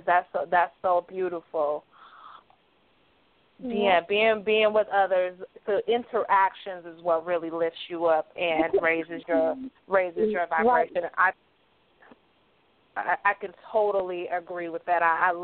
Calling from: Florida, United States; from Florida.

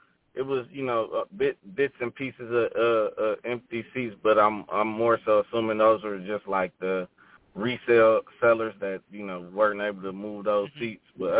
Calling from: Detroit, Michigan, United States; and I'm calling from Detroit.

